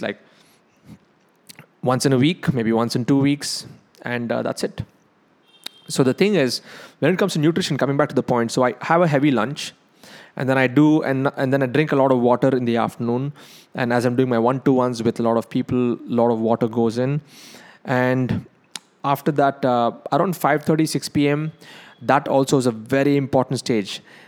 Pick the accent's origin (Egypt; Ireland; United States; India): India; South India; And because I'm South Indian, North Indian, you may have different options over there.